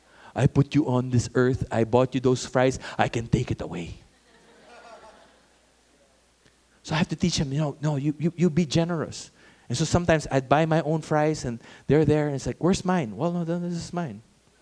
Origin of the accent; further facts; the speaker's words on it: Philippines; And as a Filipino, that victory, I felt like a winner.